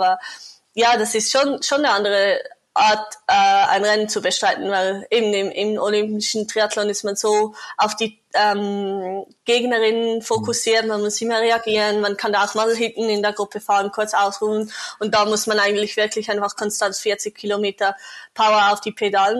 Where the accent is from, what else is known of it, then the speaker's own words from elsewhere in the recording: Zurich, Switzerland; Ja, ich bin in Zürich aufgewachsen.